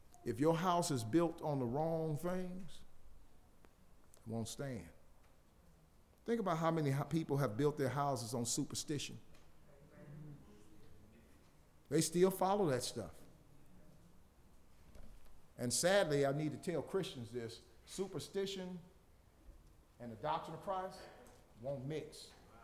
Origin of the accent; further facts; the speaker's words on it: Illinois, United States; Right here in Virginia. Where are you from? Ohio. And I'm from Illinois.